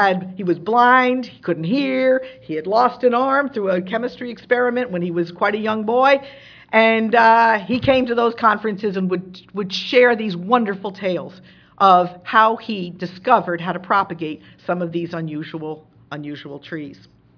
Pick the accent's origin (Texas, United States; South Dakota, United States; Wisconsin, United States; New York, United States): New York, United States; I went across country 4 times, going to the University of Arizona from my home state of New York.